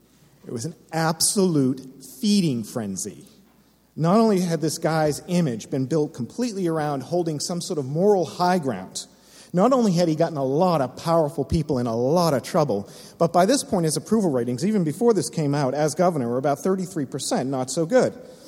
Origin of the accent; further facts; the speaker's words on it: United States; now in Canada; And I'm sorry, I'm from the States. I can't think of any Canadian examples.